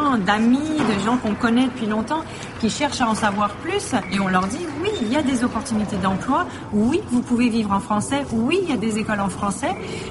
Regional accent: Belgium; now in Winnipeg, Canada; Je viens de Belgique. Je suis directrice du commerce international au World Trade Center de Winnipeg. Je suis au Canada depuis 4 ans et demi. Je suis mariée avec 2 petits garçons.

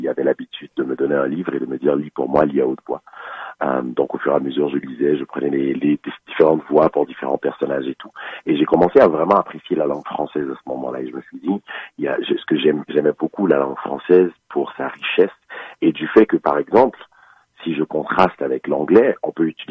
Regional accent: Côte d’Ivoire; born there; Venant d'une famille conservatrice, je suis originaire du Togo, je suis né en Côte d'Ivoire

